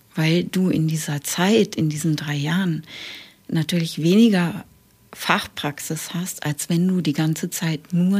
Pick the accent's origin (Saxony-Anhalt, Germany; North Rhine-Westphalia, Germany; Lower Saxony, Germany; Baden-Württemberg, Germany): Lower Saxony, Germany; also ich bin ja, wie gesagt, im Weserbergland in der Kleinstadt groß geworden.